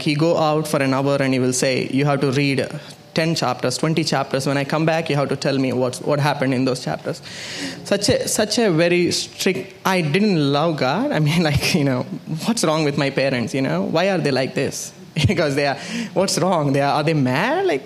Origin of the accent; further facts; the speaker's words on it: India; born there; I was born in India.